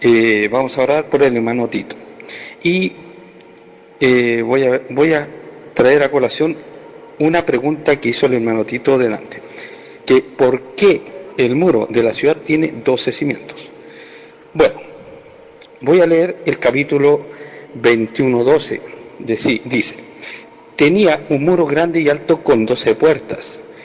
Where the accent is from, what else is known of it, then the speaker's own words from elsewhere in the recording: Chile; de Chile.